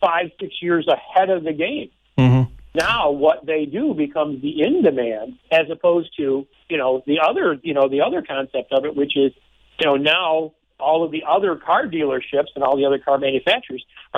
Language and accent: English; Detroit, Michigan, United States; now in Tucson, United States; I come from the Detroit area. You know, I've only been here in the Tucson area for about 5 years.